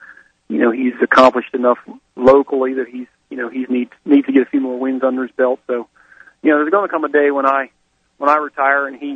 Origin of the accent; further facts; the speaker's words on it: Pennsylvania, United States; now in Florida, United States; Well, you know, I come from Pennsylvania and did all my, you know, started out sprint car racing up there